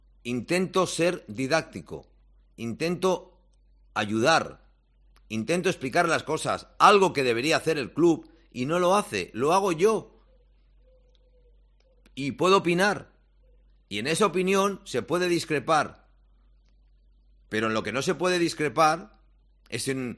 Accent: Barcelona, Catalonia, Spain; born there; tengo un DNI y nací en Barcelona.

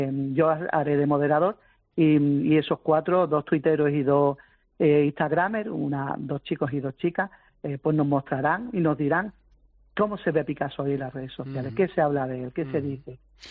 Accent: Málaga, Andalusia, Spain; como malagueño y picasiano

